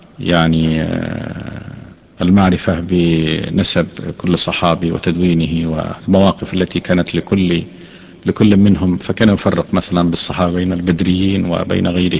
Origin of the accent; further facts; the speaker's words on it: Arab al-Raml, Monufia Governorate, Egypt; born there; وقد ولدت في مصر في قرية تسمى عرب الرمل، وهي من قرى محافظة المنوفية.